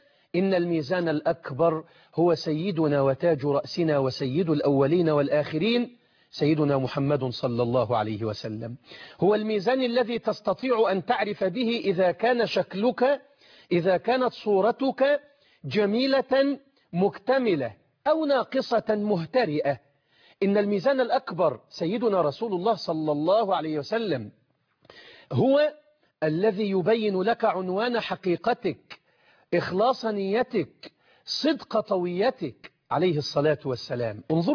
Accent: Egypt; بلدنا مصر

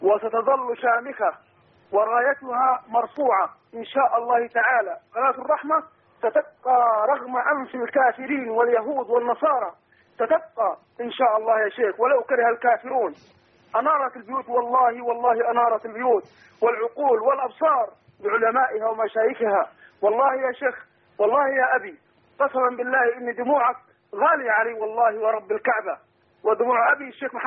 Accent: Sohag, Sohag Governorate, Egypt; now in Saudi Arabia; أنا في السعودية الآن، وأنا أصلا من سوهاج،

